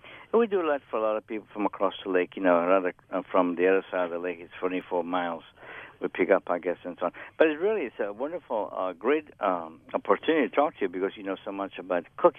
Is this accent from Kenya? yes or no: no; Capri, Campania, Italy; moved away as an adult; also born or lived in Naples; now in United States; I grew up in Italy. I grew up in Capri, yeah, Capri. I graduated from Naples, hotel schools in Naples, graduated. And then I left Italy. I went to Switzerland, France, Germany, and around the world.